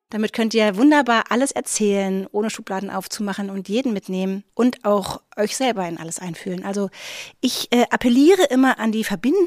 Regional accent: Braunschweig, Lower Saxony, Germany; ich bin gebürtige Braunschweigerin.

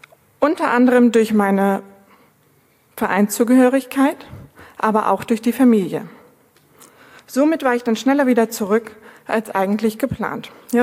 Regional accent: Tönning, Schleswig-Holstein, Germany; ich bin 38 Jahre alt, gebürtige Tönningerin und lebe und arbeite auch hier in Tönning.

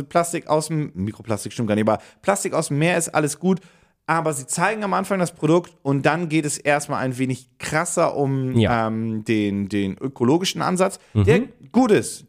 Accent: Germany; Also, selbst wenn die den jetzt deutsch genannt hätten, hätte ich als Deutscher dann auch gesagt, hä?

